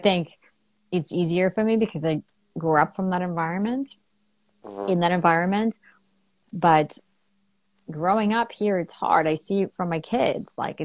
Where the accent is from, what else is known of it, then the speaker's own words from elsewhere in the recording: Ukraine; now in United States; Yeah, I grew up in Ukraine, so I grew up on all organic stuff.